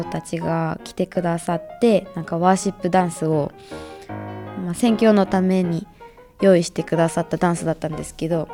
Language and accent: Japanese; Kanagawa, Japan; born there; also born or lived in Tokyo / Ibaraki / Hyogo; 生まれたのは神奈川県の病院なんですけど、2週間ぐらいで東京に引っ越したり。